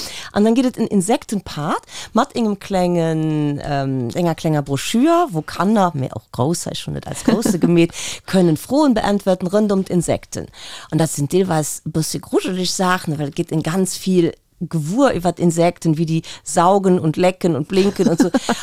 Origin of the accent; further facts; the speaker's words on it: Germany; now in Luxembourg; also ich bin ja gebürtig Deutsch, aber entretemps ja auch Lützebäuerin.